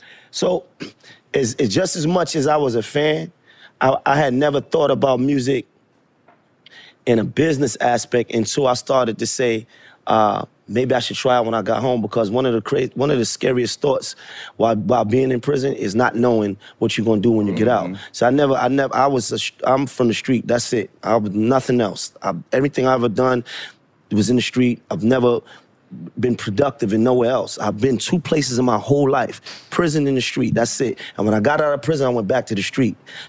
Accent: Brooklyn, New York, United States; I'm a Knicks fan and Nets fans. I'm from Brooklyn.

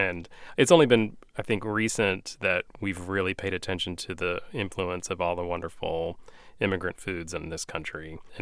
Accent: Texas, United States; well, you know, I grew up in West Texas, and so I grew up eating Tex-Mex food and Mexican food

